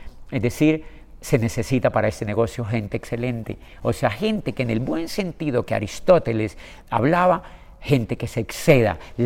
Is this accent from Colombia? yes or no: yes; Colombia; Y en mi país, por aquella época, cuando dura la carrera de derecho, cuando yo la hago, había vivido el país la etapa más convulsionada de la historia que se halla seguramente reciente en Colombia.